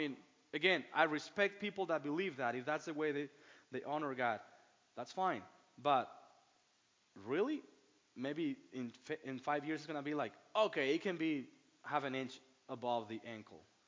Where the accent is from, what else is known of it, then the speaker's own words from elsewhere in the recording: Mexico; that I grew up in Mexico